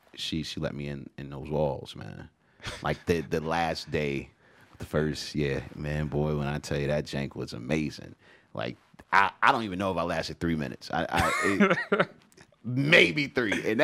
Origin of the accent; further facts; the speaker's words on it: The Bronx, New York, United States; I'm from the Bronx. Born and raised. You know, gunshots put us to sleep.